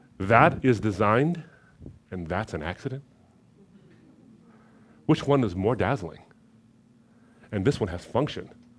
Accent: Michigan, United States; I'm from Michigan too, so I have lots of sweaters.

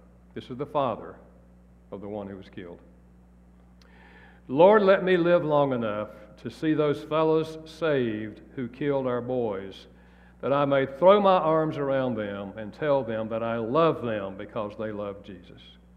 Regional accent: the South, United States; I'm from the South. I'm at a Southern Baptist church, you know.

